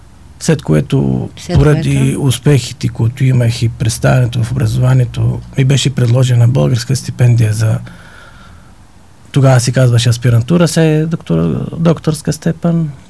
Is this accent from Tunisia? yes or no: yes; Tunisia; Bulgarian is a second language; moved away as an adult; now in Bulgaria; Аз съм от Тунес.